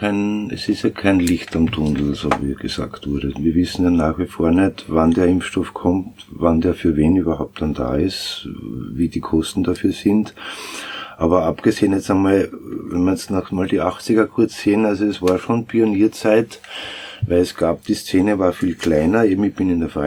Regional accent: Styria, Austria; now in Vienna, Austria; Ich selber bin ja auch ein Landkind, bin auch kein Wiener, komme aus der Steiermark und bin eben seit 82 in Wien.

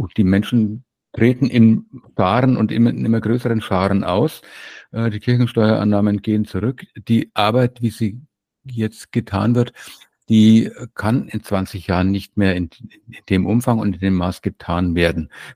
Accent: Kronach, Bavaria, Germany; born there; Aber ich bin halt nun mal in Kronach geboren und das ist in Deutschland und in einer evangelischen Familie.

